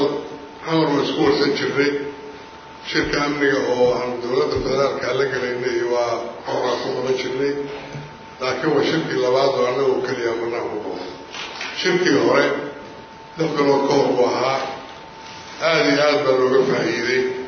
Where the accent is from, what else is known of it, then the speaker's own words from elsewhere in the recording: Galmudug, Somalia; anagu waxaan ahay reer Galmudug